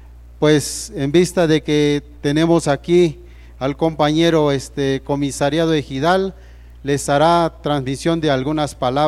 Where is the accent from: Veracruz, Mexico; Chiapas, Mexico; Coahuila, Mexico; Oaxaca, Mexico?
Chiapas, Mexico; Tila; Nosotros somos del Ejido Tila